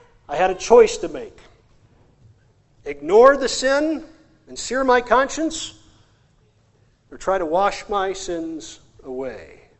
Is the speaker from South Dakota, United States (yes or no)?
yes; South Dakota, United States; Growing up in South Dakota, we had good neighbors, really good neighbors.